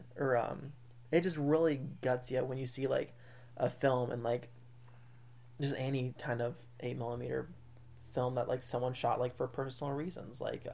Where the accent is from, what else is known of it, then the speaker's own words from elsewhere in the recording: Kansas City, Missouri, United States; we're from Missouri, from Kansas City, and go to school in Springfield, Missouri.